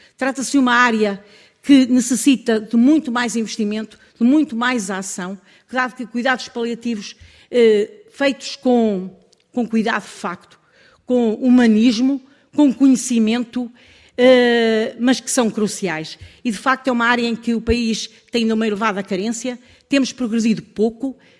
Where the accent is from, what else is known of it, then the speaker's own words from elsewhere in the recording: Centro, Portugal; eu sou do centro de Portugal